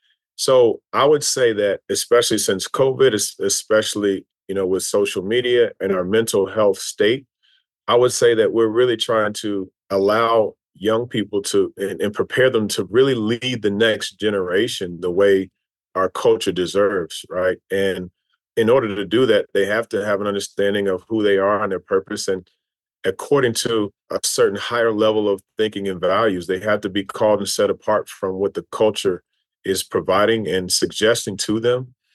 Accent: Louisville, Kentucky, United States; You know, I grew up in the West in Louisville, Kentucky.

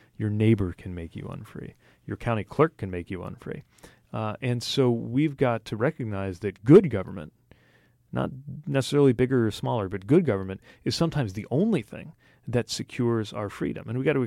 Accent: Indiana, United States; And one thing that people in my home state of Indiana have in common with people in Puerto Rico, fellow Americans

